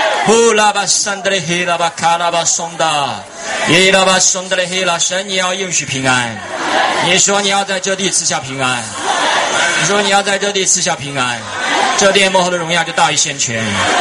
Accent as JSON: {"language": "Chinese", "country": "China", "tie": "born there", "said": "感谢主使我们生在中国，感谢主使我们生在中国"}